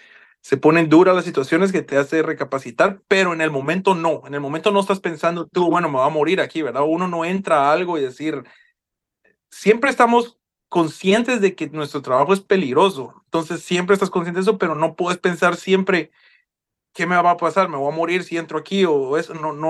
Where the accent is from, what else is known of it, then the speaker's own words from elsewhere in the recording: Guatemala; moved away as an adult; uno en Guatemala, yo en mis 18 años de vivir ahí